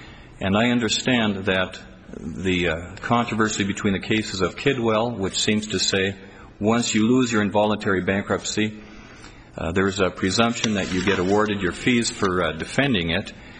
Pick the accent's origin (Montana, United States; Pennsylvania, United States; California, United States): Montana, United States; Great Falls; from Great Falls, Montana, representing the appellant Wesley Higgins.